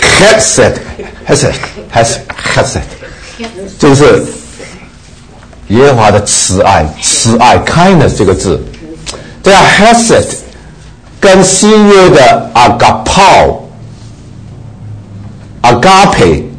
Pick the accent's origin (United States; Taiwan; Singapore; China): Taiwan; 我们从台湾来的